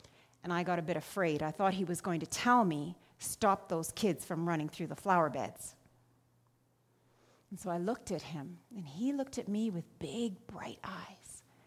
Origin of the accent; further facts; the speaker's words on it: India; now in Calgary, Canada; And I grew up in India, where people played cricket a lot.